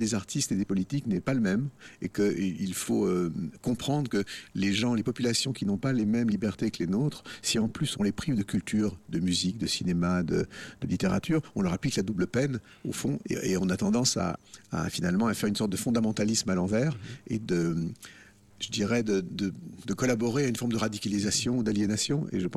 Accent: Lyon, Auvergne-Rhône-Alpes, France; je suis un vrai Lyonnais, puisque non seulement ma mère, mais mon père est Lyonnais. Mes deux parents sont Lyonnais, mes grands-parents aussi, des deux côtés, sont Lyonnais.

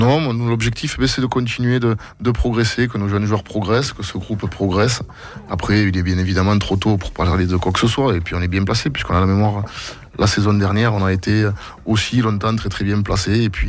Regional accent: Occitanie, France; Mais j'en avais assez de bouger, donc je suis originaire du Gaillacois.

